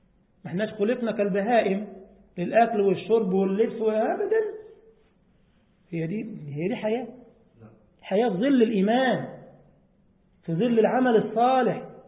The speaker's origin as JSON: {"language": "Arabic", "country": "Egypt", "said": "روحوا كده شوفوا اي كتاب تدرس عندنا في مصر"}